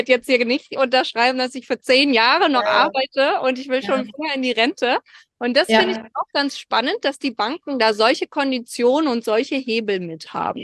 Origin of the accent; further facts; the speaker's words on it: Berlin, Germany; Also ich komme ja nun mal aus Berlin